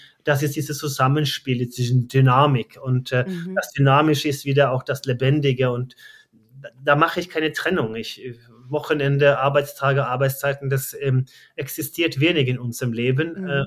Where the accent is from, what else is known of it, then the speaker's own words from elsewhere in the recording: Røros, Trøndelag, Norway; German is a second language; moved away; ich bin da war in Trondheim geboren, aber ab 12 wohnte ich in Røros. Das ist eine kleine Weltkulturerbe mit 3.500 Einwohnern.